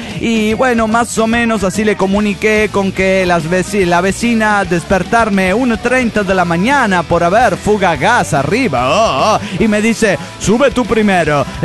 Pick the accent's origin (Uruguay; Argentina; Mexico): Mexico; Culiacán, Sinaloa; de Culiacán, Sinaloa, México.